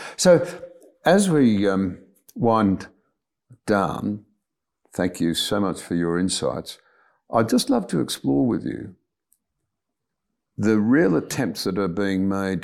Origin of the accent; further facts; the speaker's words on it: Australia; one final observation from me as an Australian whose father fought during the Second World War